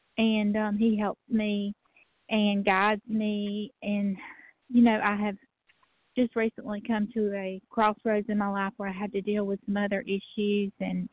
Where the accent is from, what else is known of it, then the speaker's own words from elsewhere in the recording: Georgia, United States; I'm from Georgia. I'm from the Bible Belt, from the South